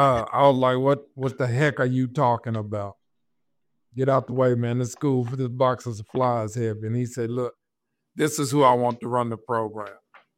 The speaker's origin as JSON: {"language": "English", "town": "Midland", "region": "Texas", "country": "United States", "said": "I'm from West Texas, Midland, Odessa. Friday Night Lights, baby."}